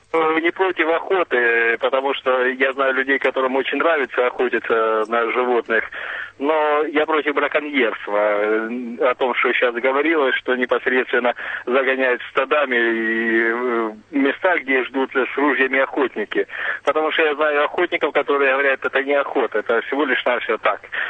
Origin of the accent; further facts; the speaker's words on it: Donetsk, Donetsk Oblast, Ukraine; я из Донецка.